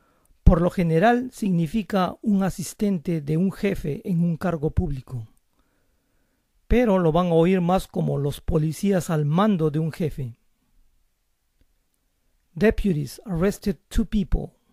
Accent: Peru; En mi país de origen, Perú

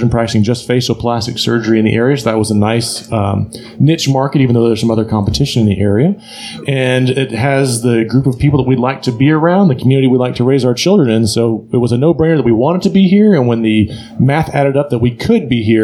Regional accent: Spring, Texas, United States; now in The Woodlands, United States; So I am from Spring originally, and my high school sweetheart, who I went on to marry, we've always wanted to be up here in the Woodlands.

